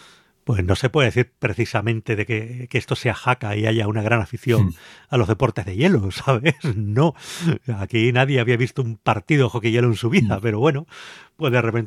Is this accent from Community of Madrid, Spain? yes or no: yes; Valdemoro, Community of Madrid, Spain; ha sucedido en mi pueblo, en Valdemoro, así que lo tengo que decir